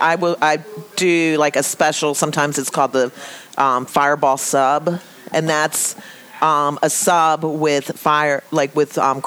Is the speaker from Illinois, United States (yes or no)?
no; Rockville, Maryland, United States; now in Baltimore, United States; I grew up in the Rockville area, D.C.